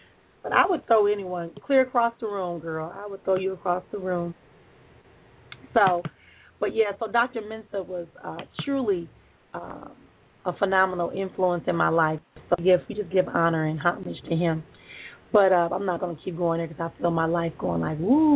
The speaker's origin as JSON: {"language": "English", "country": "Senegal", "said": "he had me return back to my home country of Senegal."}